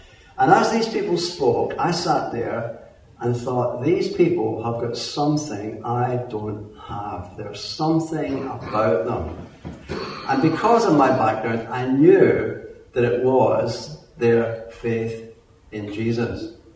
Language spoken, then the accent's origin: English; Glasgow, Scotland, United Kingdom; born there; As you can tell, I'm not an Essex boy. I was born in Glasgow, and I'm an only child.